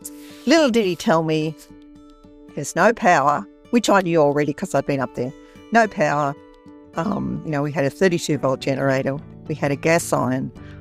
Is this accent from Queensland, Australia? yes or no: no; Melbourne, Victoria, Australia; That's a question that everyone asks when they hear that I come from Melbourne.